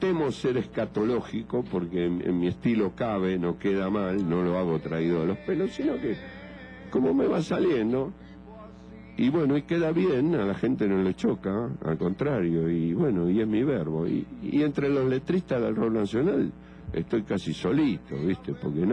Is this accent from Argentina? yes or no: yes; Buenos Aires, Argentina; soy muy porteño, muy yeca, muy gotán y todo eso, ¿viste? El lenguaje, mi manera de hablar